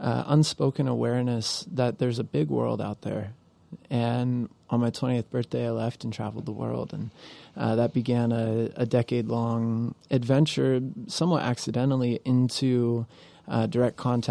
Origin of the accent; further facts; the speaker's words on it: Florida, United States; You know, I grew up in Florida, you know, so I had a upbringing in the tropics